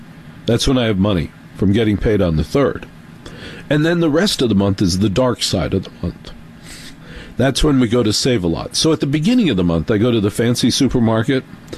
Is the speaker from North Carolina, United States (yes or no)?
no; New York, United States; As a New Yorker, I was like, I'm going to be number one.